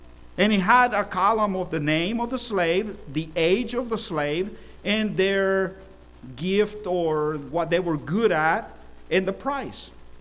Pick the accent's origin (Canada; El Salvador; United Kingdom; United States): El Salvador; Now, whenever I grew up in El Salvador, unfortunately, there was a lot of kidnapping going around.